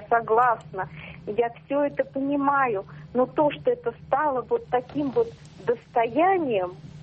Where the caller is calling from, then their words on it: Germany; я звоню из Германии.